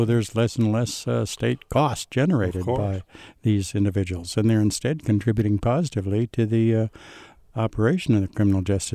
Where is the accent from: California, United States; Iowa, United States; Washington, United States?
Iowa, United States; Clinton; Well, my home was in Clinton, Iowa, on the Mississippi, and I went to the University of Iowa as an undergraduate.